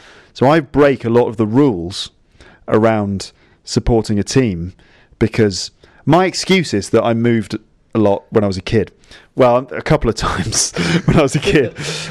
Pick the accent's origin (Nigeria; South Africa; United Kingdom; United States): United Kingdom; London; I grew up in London